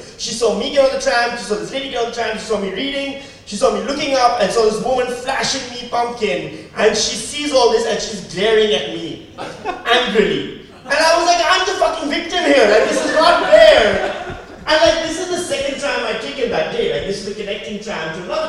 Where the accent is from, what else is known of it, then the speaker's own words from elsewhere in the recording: Pakistan; also born or lived in Western Australia; now in Melbourne, Australia; Let's see, I'm from Pakistan. I used to live in Pakistan. And then I moved to Western Australia, where I lived for 4 years